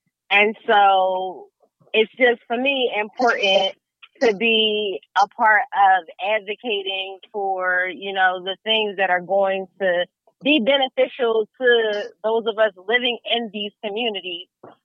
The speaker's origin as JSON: {"language": "English", "town": "Philadelphia", "region": "Pennsylvania", "country": "United States", "tie": "born or raised there", "said": "I'm a Philadelphian lifelong. I grew up, in the, what is now Mantua section of West Philadelphia."}